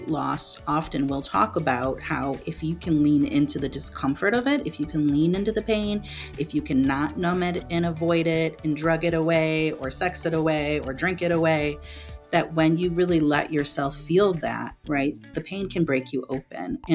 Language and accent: English; Buffalo, New York, United States; from Buffalo, New York